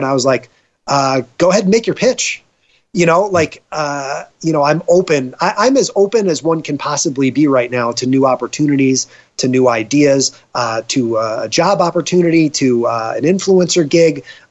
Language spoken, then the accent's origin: English; Huntington, New York, United States; Very good. Huntington? Yes, that is my hometown.